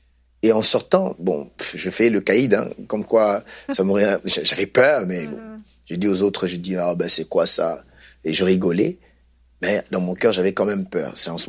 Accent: Kinshasa, DR Congo; Bien sûr, je suis originaire du Congo, Kinshasa, où je suis né.

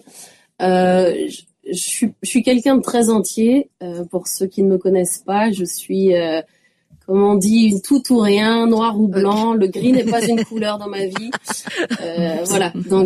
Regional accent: Grand Est, France; born there; now in Lyon, France; Je suis alsacienne de naissance. Ouais. Oulala, mon père me tâcherait sur les doigts, mais de cœur, je suis lyonnaise maintenant.

